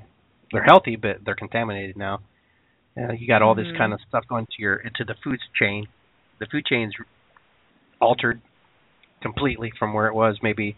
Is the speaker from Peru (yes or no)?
yes; Peru; you know, I'm from Peru, so we eat a lot of fish and all that stuff.